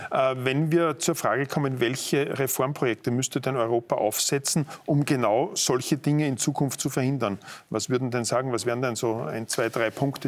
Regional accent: Austria; Sind wir Österreicher zu undiszipliniert?

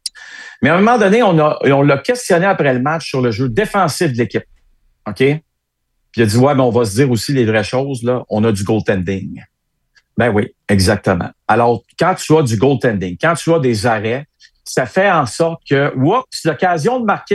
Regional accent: Hull, Quebec, Canada; Mais c'est mieux qu'à Hull, là où j'ai grandi

